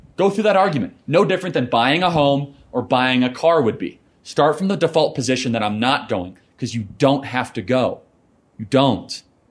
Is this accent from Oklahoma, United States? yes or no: no; Illinois, United States; I grew up in Northern Illinois. I know the people of Kenosha, Wisconsin.